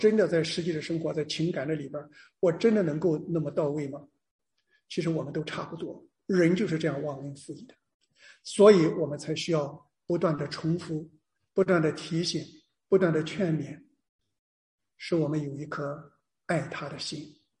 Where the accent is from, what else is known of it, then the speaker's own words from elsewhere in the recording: China; 我是个中国人